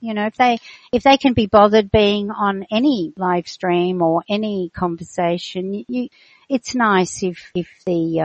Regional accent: Melbourne, Victoria, Australia; from Melbourne

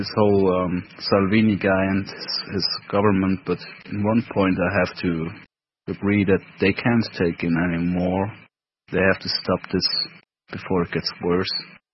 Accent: Baden, Aargau, Switzerland; I'm from Baden. It's a beautiful town. Romans established it after the Celts kind of fucked up.

